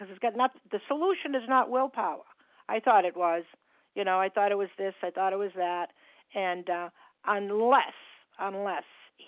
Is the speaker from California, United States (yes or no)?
no; Massachusetts, United States; I'm from Massachusetts